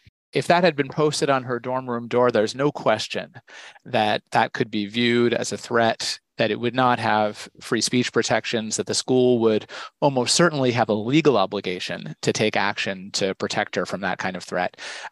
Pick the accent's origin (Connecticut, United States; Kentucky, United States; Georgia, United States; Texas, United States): Connecticut, United States; New Haven; And I remember growing up in New Haven in a college community